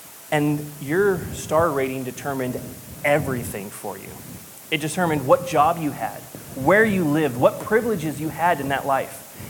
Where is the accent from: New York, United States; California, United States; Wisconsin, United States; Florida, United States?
California, United States; San Francisco; I was listening to NPR, because I'm from San Francisco, and this is what we do, right?